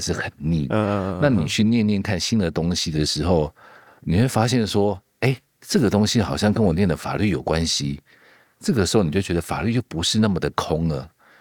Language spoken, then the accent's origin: Chinese; Taiwan; moved away as an adult; also born or lived in United States; 我觉得台湾就是我不是从小就在美国长大